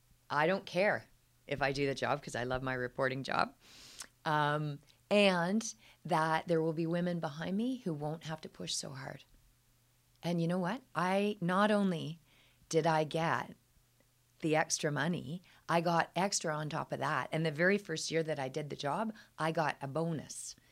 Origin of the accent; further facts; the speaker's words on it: Vancouver, British Columbia, Canada; I was from Vancouver. The school was in Toronto.